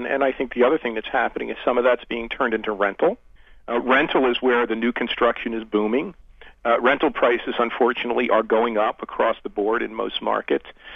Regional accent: New Jersey, United States; Yeah, that's what I grew up in New Jersey. Single first floor of my parents' two-family house.

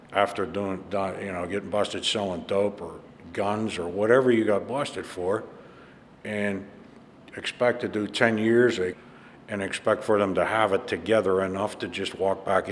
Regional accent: Penn Hills, Pennsylvania, United States; I'm from Penn Hills.

